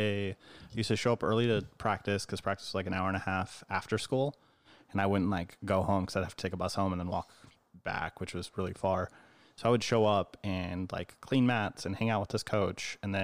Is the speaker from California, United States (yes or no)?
yes; California, United States; Yeah, around here, and then little stint in foster care too. So I've been up and down the state as well.